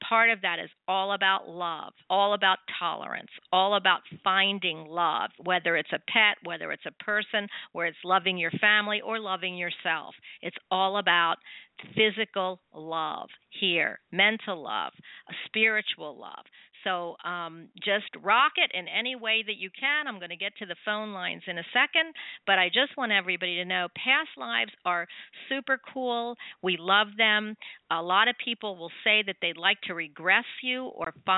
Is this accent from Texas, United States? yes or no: no; Philadelphia, Pennsylvania, United States; I'm from Philly, and I used to spend every summer in Margate, New Jersey.